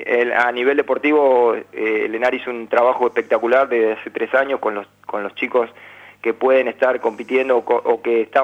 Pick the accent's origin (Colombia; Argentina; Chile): Argentina; los países, que como Argentina nos preparamos para ganar la mayor cantidad de medallas